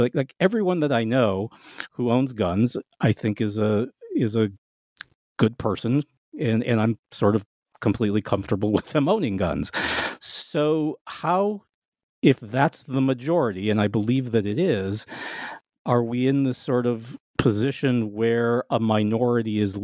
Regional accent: Detroit, Michigan, United States; I grew up in Detroit.

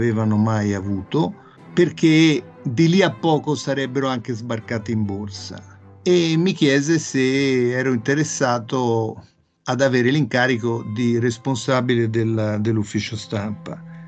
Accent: Florence, Tuscany, Italy; tornare a Firenze, che era la mia città natale

